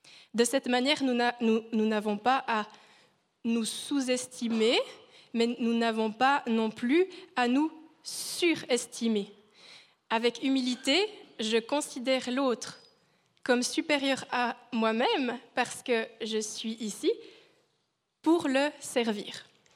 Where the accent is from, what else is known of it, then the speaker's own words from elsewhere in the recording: Biel, Bern, Switzerland; Je viens du canton de Berne à Bienne, ce n'est pas comme ça que ça marche.